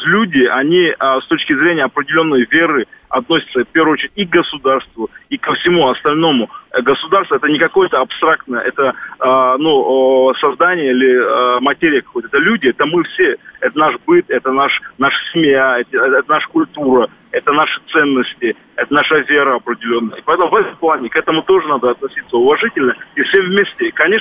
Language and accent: Russian; Dagestan, Russia; Вот я родом из Кавказа тоже, только из соседней республики, там, республика Дагестан.